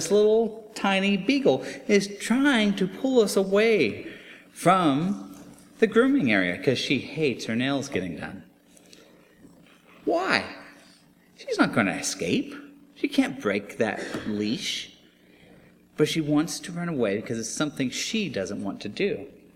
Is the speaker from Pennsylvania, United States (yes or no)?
no; Los Angeles, California, United States; I'm from California, in the LA area.